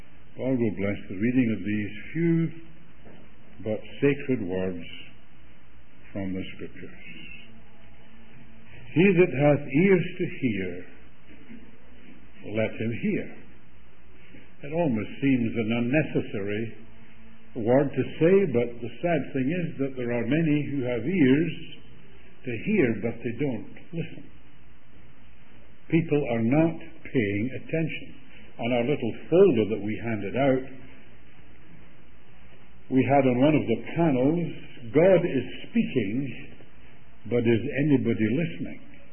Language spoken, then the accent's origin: English; Scotland, United Kingdom; She and I were raised in Scotland.